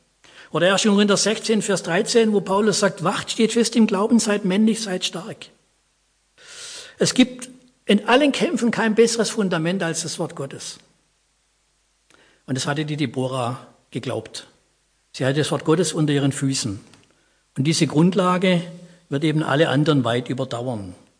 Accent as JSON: {"language": "German", "town": "Künzelsau", "region": "Baden-Württemberg", "country": "Germany", "tie": "born there", "said": "Ich komme aus Künzelsau gebürtig."}